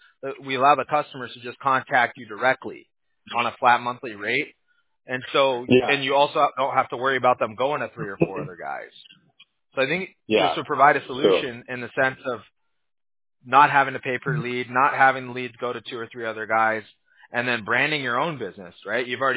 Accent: Huntington Beach, California, United States; I have to stop myself from saying dude and bro all the time. I'm from Huntington Beach.

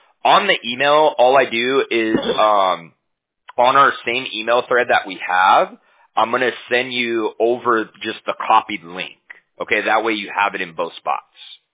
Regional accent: Huntington Beach, California, United States; because I'm from Huntington Beach, right? So it's like a 7 hour drive, you know.

